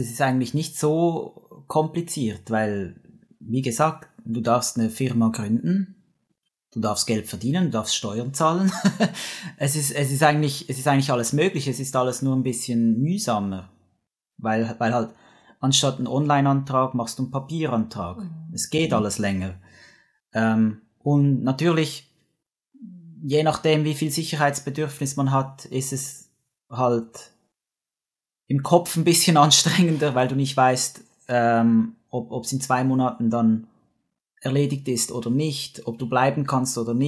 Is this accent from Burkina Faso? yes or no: no; Switzerland; Also wir als Schweizer sind wir im Schengen-Raum ein Teil von der Personenfreizügigkeit